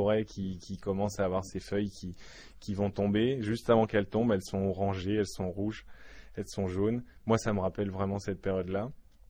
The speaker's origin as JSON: {"language": "French", "region": "Hauts-de-France", "country": "France", "said": "les variétés, en tout cas qu'on produit chez moi en Picardie"}